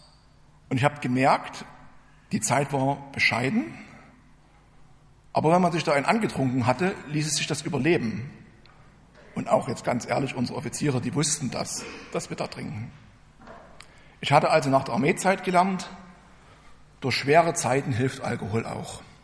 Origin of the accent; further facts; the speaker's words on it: Brand-Erbisdorf, Saxony, Germany; Ich komme aus Brand Erbesdorf, also einer kleinen Stadt in der Nähe von Freiberg.